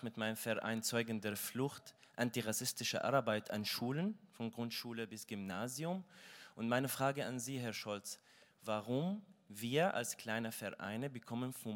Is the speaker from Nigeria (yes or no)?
no; Damascus, Damascus Governorate, Syria; now in Germany; Ich komme ursprünglich aus Damaskus. Seit 2015 lebe ich in Deutschland